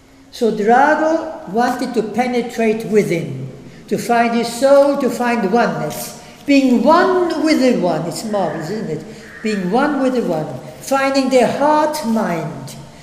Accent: Salzburg, Austria; English is a second language; We're from Austria, Salzburg, the town of Sound of Music. We live only 40 meters away from each other.

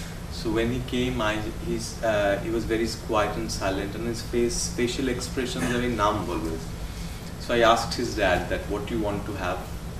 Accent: Kolkata, West Bengal, India; I'm coming from Kolkata.

